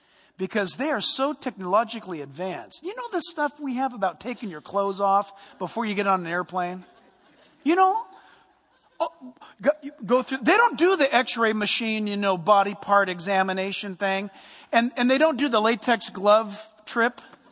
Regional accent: California, United States; Hi, we're from California. We know a little bit something about earthquakes

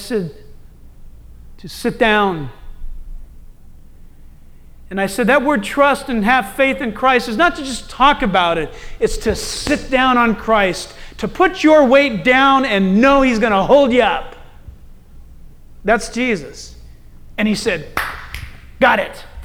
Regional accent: United States; when you walk into a hotel in a foreign country, and because I'm an American

